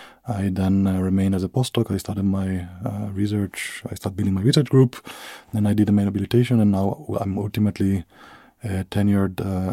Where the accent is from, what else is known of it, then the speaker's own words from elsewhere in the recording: Italy; also born or lived in Sweden; I'm originally from Italy.